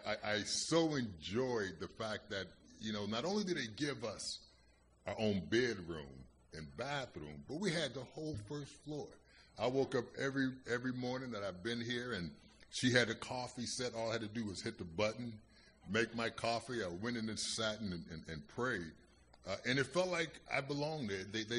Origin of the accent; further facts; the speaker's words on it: Youngstown, Ohio, United States; moved away; When I moved to Manchester from Youngstown, Ohio. I grew up in a predominantly black environment, so, you know, the playgrounds, we played on the city we come from, you know, was different.